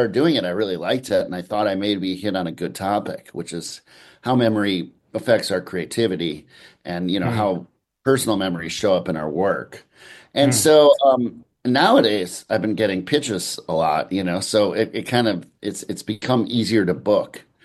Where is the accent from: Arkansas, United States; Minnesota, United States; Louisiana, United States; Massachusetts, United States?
Minnesota, United States; Minneapolis; Well, I'm from Minneapolis, Minnesota, which is the Twin Cities.